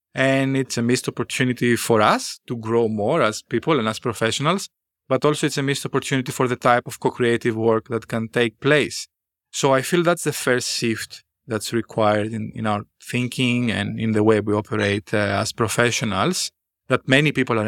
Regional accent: Greece; also born or lived in Brazil; now in Australia; Originally, I'm from Greece, and I also lived in Australia. Then I lived for 5 years in Brazil, and now I'm back in Australia for 6 years. So I speak Greek, English, and Portuguese, and some Spanish.

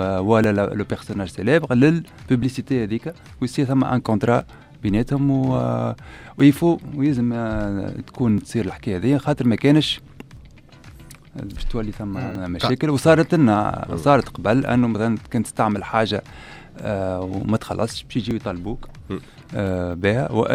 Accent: Tunisia; عندنا في تونس دي زورغانيزم كيما لي نوربي

